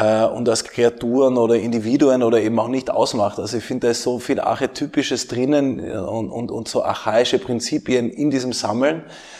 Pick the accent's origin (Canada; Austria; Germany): Austria; Tyrol; du kommst aus Kärnten, ich komme aus Tirol, wir kennen uns aus mit Vergangenheitsbewältigung oder nicht.